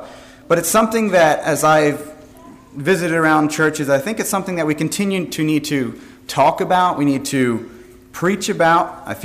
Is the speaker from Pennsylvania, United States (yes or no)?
yes; Kirkwood, Pennsylvania, United States; we are from Kirkwood, and if you get to southern Lancaster County at any point in time, feel free to stop by and visit us there.